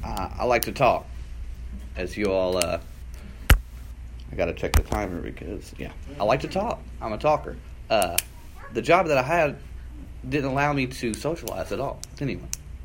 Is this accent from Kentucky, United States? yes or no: yes; Louisville, Kentucky, United States; I am from Louisville, Kentucky, which is, if y'all don't know, the most northern part of Kentucky that is worth going to. It's where they hold the Kentucky Derby, stuff like that.